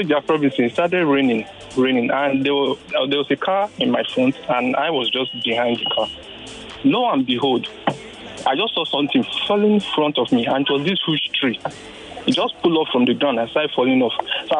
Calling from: Ikeja, Lagos, Nigeria; I'm calling from High Court, Ikeja.

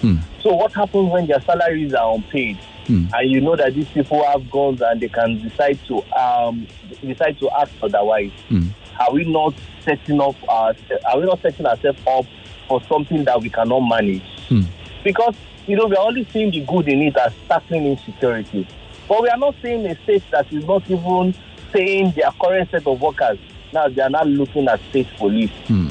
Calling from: Victoria Island, Lagos, Nigeria; I'm calling from Victoria Island.

